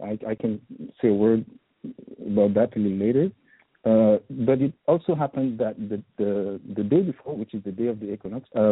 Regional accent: Haiti; I come from Haiti, and I have been immersed and I practice the traditional Vodou spirituality of Haiti.

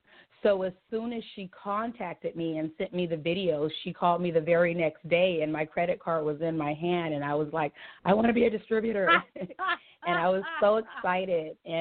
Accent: Oakland, California, United States; from Oakland, California.

